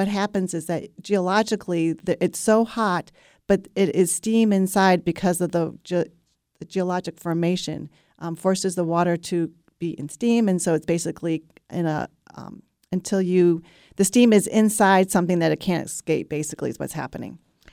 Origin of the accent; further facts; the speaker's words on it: Michigan, United States; now in Texas, United States; I'm from Michigan, but I definitely have become a Texan.